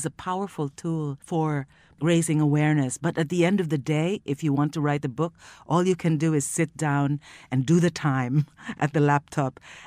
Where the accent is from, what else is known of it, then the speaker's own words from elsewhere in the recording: Manila, Metro Manila, Philippines; But the funny thing about growing up in a place like the Philippines is there was no publishing in the Philippines when I was growing